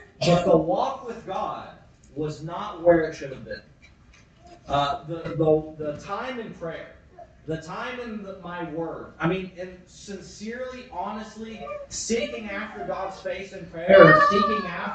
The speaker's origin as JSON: {"language": "English", "town": "Oklahoma City", "region": "Oklahoma", "country": "United States", "tie": "born or raised there", "said": "But I was born in Oklahoma City, so I'm an Okie, amen. In fact, I was born in Baptist Hospital. I'm more expressive, so I am legit, okay? And but raised in church"}